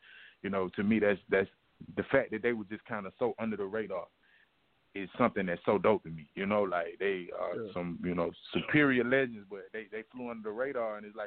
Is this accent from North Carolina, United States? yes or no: no; Gwinnett, Georgia, United States; shout out to my boy Bo, and we grew up out here in Gwinnett, right?